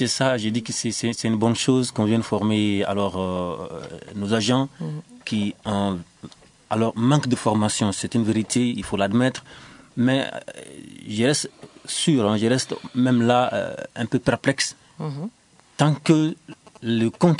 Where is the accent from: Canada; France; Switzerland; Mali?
Mali; En tant que Malien